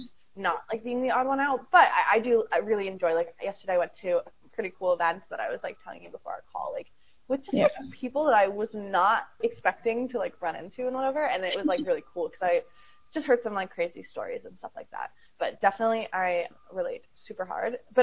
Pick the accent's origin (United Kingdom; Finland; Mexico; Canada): Canada; now in United States; I'm an international student in the U.S., but like I'm from Canada.